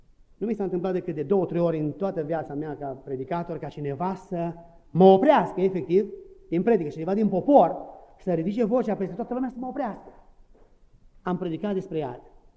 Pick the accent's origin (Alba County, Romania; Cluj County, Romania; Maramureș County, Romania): Maramureș County, Romania; Breb; predicam odată în satul meu, în Breb